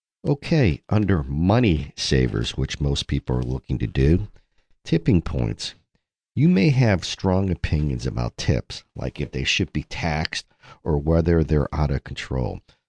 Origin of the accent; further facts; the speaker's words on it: Memphis, Tennessee, United States; I grew up in Memphis with older parents. My father was born in 1900, and I lived in a very sheltered life.